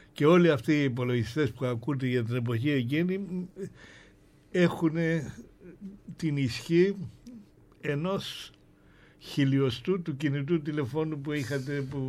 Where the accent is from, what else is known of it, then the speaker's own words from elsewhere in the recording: Nicosia, Nicosia District, Cyprus; moved away as an adult; also born or lived in Athens / London; γέννηθηκα στην Κύπρο, στη Λευκοσία. Τα πρώτα μου χρόνια τα πέρασα εκεί πέρα. Το 19 ήρθα στην Αθήνα για σπουδές στο Πολυτεχνείο